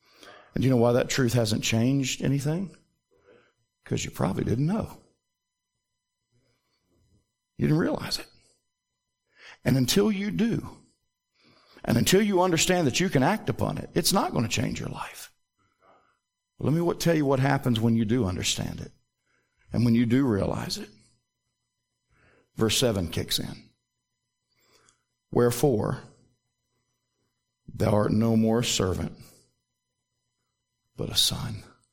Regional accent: Southern US, United States; Now, I know I'm a Southerner.

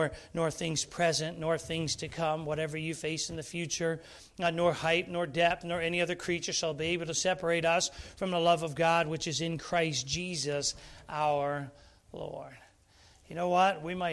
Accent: Philadelphia, Pennsylvania, United States; I grew up in Philadelphia, and we had some challenges in the city.

